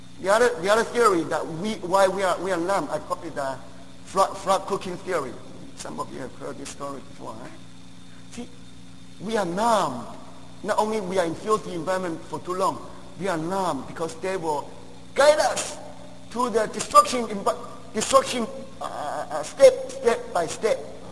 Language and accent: English; Taiwan; born there; English is a second language; When I was born in Taiwan, we don't have flushing toilet. It's outside.